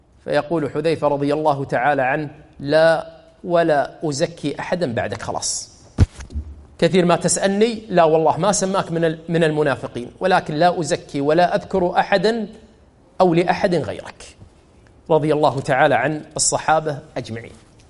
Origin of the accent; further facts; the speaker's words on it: Kuwait; شوفوا الآن الكلام شلون يقول كأنه نغزات عندنا بالكويت